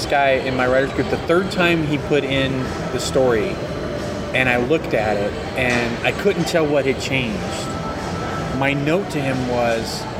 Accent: Fresno, California, United States; my thing growing up in Fresno, we had Trader Joe's.

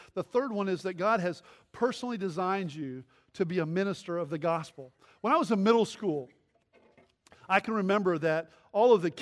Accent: Texas, United States; And then I grew up in Texas. You had the Cowboys, and they had their own group, and they all dressed a certain way.

